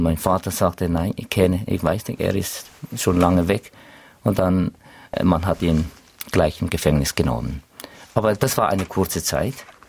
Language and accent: German; Myanmar; German is a second language; moved away; dass es Leute wie ich, dass sie offiziell mit einem anderen Pass nach Burma gingen